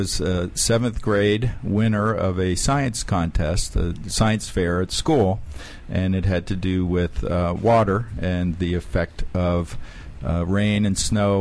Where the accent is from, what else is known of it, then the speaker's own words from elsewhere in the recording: Vienna, Virginia, United States; I'm from right here in Vienna, Virginia.